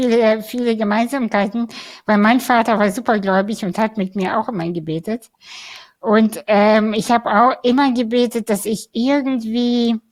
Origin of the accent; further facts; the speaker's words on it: Kazakhstan; ich bin im Ghetto aufgewachsen. Ich habe ja eben schon erzählt, ich komme aus Kasachstan, ich komme aus einer sehr armen Familie.